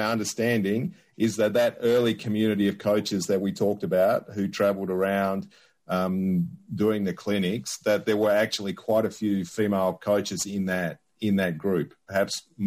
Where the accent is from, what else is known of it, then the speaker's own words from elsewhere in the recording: Australia; when I grew up in Australia